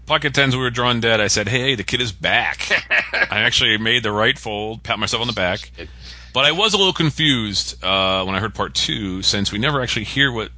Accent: Pennsylvania, United States; I'm from Pennsylvania. You know, I wouldn't say the town.

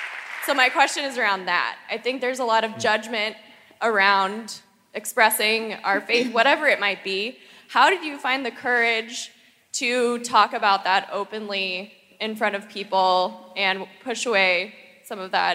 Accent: Denver, Colorado, United States; I'm from Denver, and I'm just really grateful to be here.

